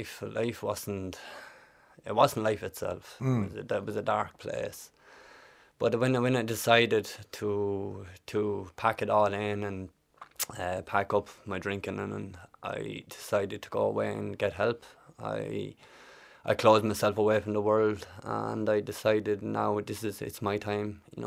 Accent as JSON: {"language": "English", "region": "Kildare", "country": "Ireland", "said": "I'm from Kildare, all the way from Kildare."}